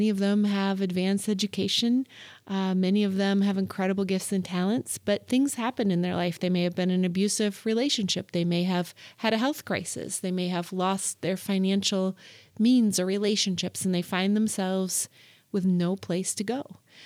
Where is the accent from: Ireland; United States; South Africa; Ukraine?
South Africa; So both my parents were healthcare professionals, and I grew up in South Africa, in a time that was pretty tumultuous.